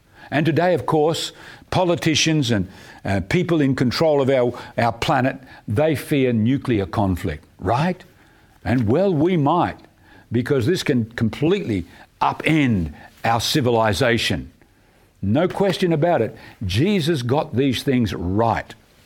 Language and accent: English; Perth, Western Australia, Australia; when I was a kid growing up in Perth in Western Australia, in summertime we'd go sleep outside because it gets hot in Perth.